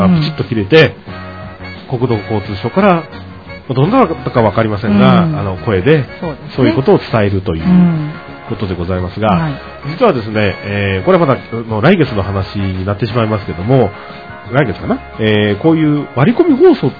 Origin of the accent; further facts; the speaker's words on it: Yamaguchi, Japan; まあ自分の地元の山口県とはいえ